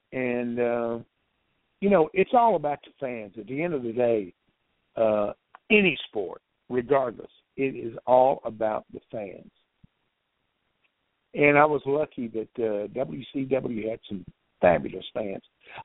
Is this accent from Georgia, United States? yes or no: yes; Tallapoosa, Georgia, United States; Southern fans are off the chain, and I say that because I grew up in my hometown of Tallapoosa, Georgia